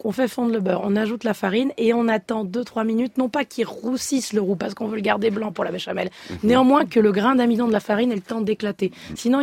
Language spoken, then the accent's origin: French; Paris, Île-de-France, France; Mais je suis parisienne